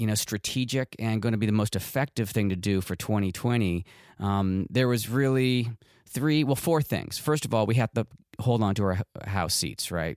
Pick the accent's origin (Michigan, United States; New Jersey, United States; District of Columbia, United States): District of Columbia, United States; Washington; I'm actually in D.C. right now. I'm in my hometown. I'm up in my parents' guest room, actually, the house I grew up in.